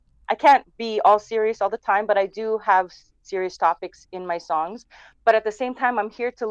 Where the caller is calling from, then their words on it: Edmonton, Alberta, Canada; I'm calling in from the home base here in Edmonton, Alberta.